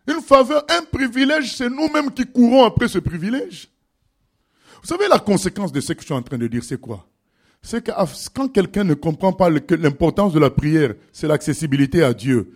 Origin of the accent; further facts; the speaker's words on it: France; à l'Élysée, chez nous en France